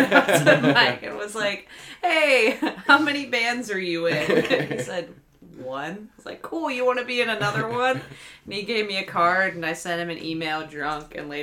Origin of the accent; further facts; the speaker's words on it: Avella, Pennsylvania, United States; I'm from Avella, which if you spit is West Virginia. I'm 10 minutes from Wheeling. I grew up on a 103-acre beef cattle farm.